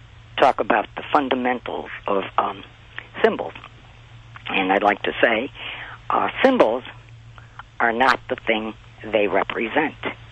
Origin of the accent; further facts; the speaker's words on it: Northeast, United States; I'm from the Northeast.